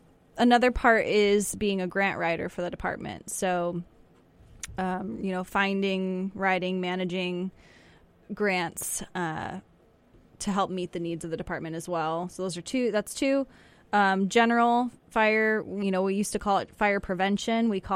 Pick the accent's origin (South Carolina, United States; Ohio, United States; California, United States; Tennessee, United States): California, United States; Santa Rosa; Oh, Santa Rosa.